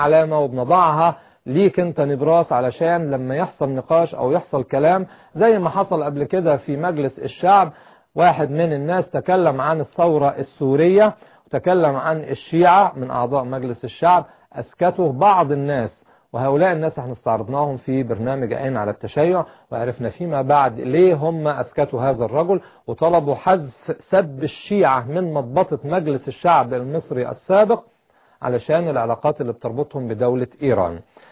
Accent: Egypt; انا كمصري لن اقبلها

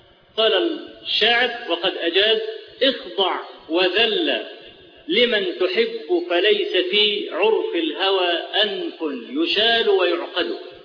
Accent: Egypt; في الزلزال اللي حصل في مطلع سنة 90 عندنا في مصر

